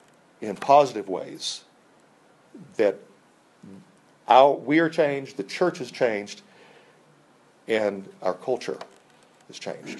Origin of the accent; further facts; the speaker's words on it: United States; I can't believe the fact that you know, this is as an American, right?